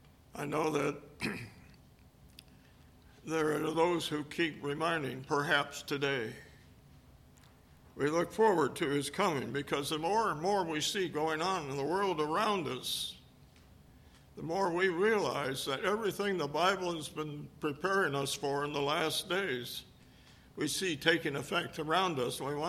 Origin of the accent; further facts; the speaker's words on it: Detroit, Michigan, United States; now in South Dakota, United States; I grew up in Detroit, the Motor City.